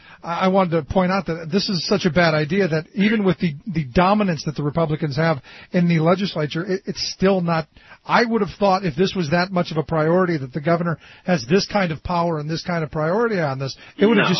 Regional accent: Cleveland, Ohio, United States; as a kid growing up in Cleveland where you could get, you know, you could get alcohol and any beer in any grocery store and any gas station.

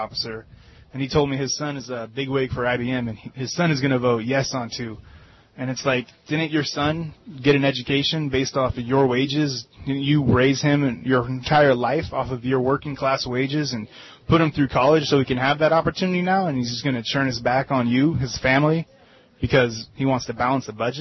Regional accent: California, United States; Well, like you said, I'm a longshoreman from California

